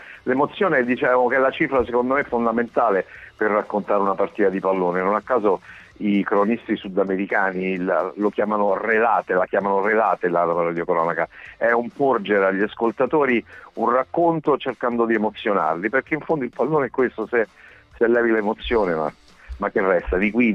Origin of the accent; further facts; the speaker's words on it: Tropea, Calabria, Italy; io sono meridionale, poi sono calabrese, figurati. Non vedo l'ora di andare, di tornare nella mia terra e andare in Sicilia, poi io sono di Tropea, quindi sono di fronte alle Eolie, sono posti che frequento molto